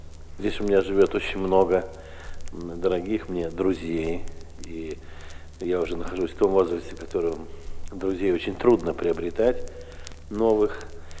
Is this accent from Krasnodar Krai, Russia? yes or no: no; Moscow, Russia; Я москвич, родился в Москве. В Москве учился, в Москве кончил школу, очень среднюю.